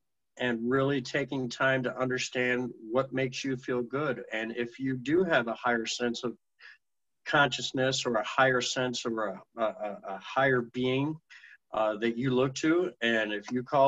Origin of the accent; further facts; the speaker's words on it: Midwest, United States; growing up in the Midwest here, obviously a lot of drinking.